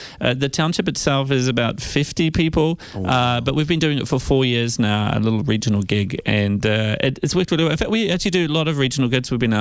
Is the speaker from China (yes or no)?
no; New Zealand; now in Melbourne, Australia; I'm from New Zealand, and when I moved to Melbourne 10 years ago